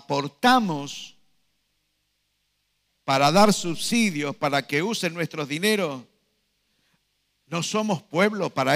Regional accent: Argentina; como argentinos, ¿no le hemos dado la espalda a Dios?

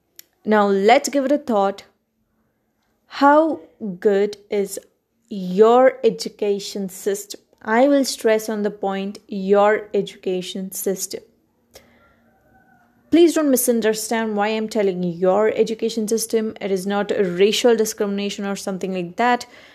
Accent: Karnataka, India; first language Kannada; English is a second language; the podcast that I made in Kannada, which is my mother tongue. So this would be my first podcast in English

